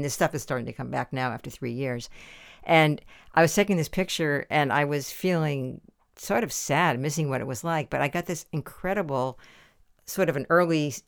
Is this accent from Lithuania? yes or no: no; East Coast, United States; also born or lived in California; now in Portland, United States; when I first came to Portland in the early 70s, and I came from California, but very short time there. Mainly I'd grown up in the East Coast